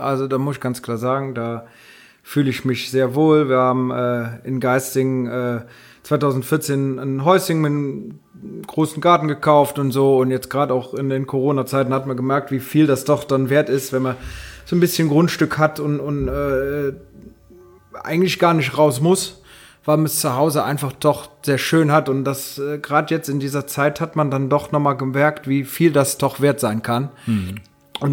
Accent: North Rhine-Westphalia, Germany; natürlich hat man als Rheinländer immer mal so den Gedanken, oh, ich will mal nach Köln.

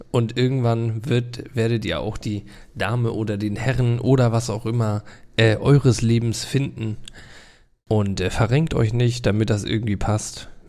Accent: Germany; Ich bin ein typischer Deutscher. Ich bin nicht so fit in englischen Sachen.

